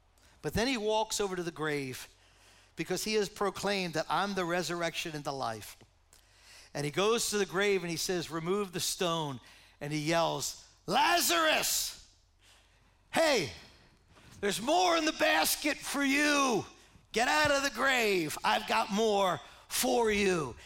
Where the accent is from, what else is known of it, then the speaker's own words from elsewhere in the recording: Pennsylvania, United States; because I grew up on Spruce Avenue, you know, two blocks from here.